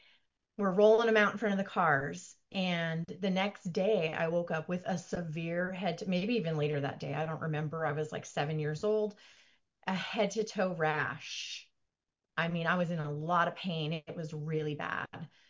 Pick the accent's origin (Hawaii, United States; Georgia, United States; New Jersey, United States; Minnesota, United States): Hawaii, United States; So I grew up in Hawaii, which is very part of who I am.